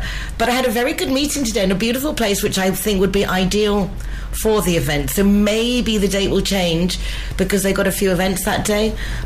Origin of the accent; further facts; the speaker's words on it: England, United Kingdom; now in Marbella, Spain; I'm English